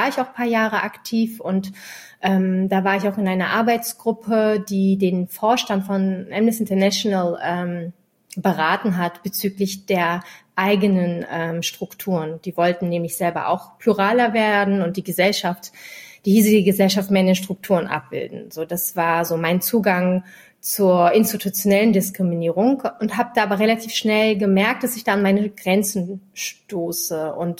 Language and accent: German; Berlin, Germany; born there; Ich bin in Kreuzberg geboren. Mein Opa ist in den 70ern nach Berlin, nach Kreuzberg migriert.